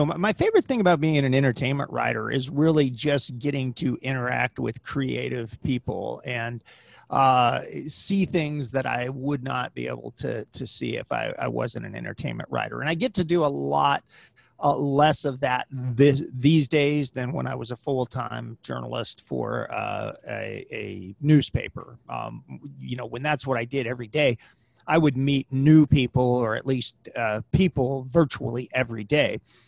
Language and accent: English; Oroville, California, United States; I started out at my in the newspaper business at my hometown paper, the Oroville Mercury Register.